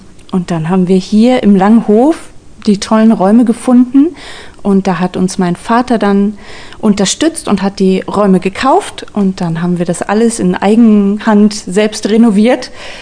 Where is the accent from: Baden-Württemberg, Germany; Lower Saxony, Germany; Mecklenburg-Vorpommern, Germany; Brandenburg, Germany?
Brandenburg, Germany; Wittstock; born there; moved away as an adult; also born or lived in Hamburg; Ich komme gebürtig aus Wittstock